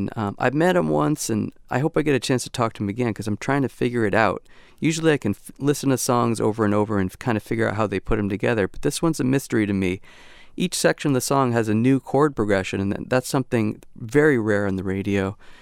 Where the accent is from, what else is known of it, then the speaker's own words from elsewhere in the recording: Connecticut, United States; now in Santa Barbara, United States; and I come from Connecticut, East Coast, and there was always such a difference in my mind between East Coast people and West Coast people